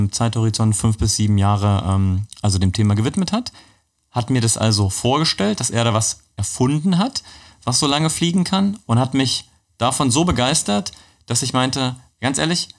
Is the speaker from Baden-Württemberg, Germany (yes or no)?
no; Magdeburg, Saxony-Anhalt, Germany; born there; Ja, also ich bin in Magdeburg geboren.